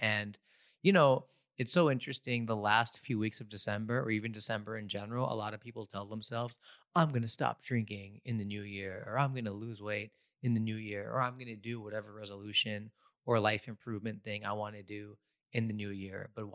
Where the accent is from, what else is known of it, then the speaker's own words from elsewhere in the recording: United States; Growing up in America, it was always Merry Christmas to Timmy and Happy Holidays to me from the teacher